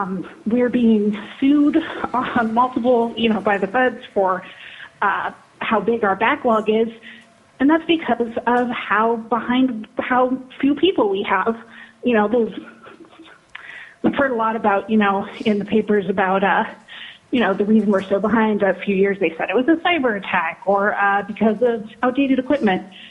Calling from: Anchorage, Alaska, United States; I am representing myself, and I am calling from Anchorage.

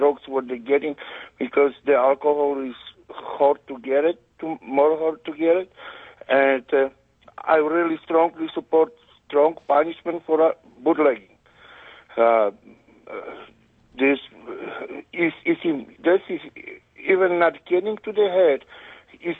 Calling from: Bethel, Alaska, United States; English is a second language; I'm calling from Bethel, Alaska. I live in Bethel for 28 years and running small business for 25 years.

